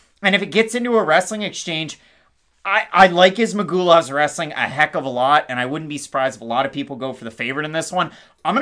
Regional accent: Canada; And listen, I'm Canadian.

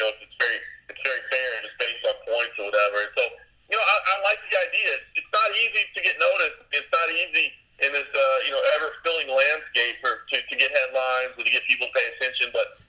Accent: Dallas, Texas, United States; also born or lived in Ohio; now in Las Vegas, United States; Yeah, I was born and raised in Dallas, and actually living in Ohio at the time that I ended up working full-time for MMA Junkie

